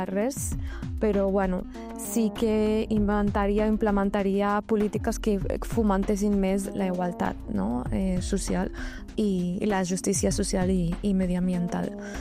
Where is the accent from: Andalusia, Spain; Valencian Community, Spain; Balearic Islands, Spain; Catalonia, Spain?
Andalusia, Spain; Granada; El meu poble d'Andalusia, a Granada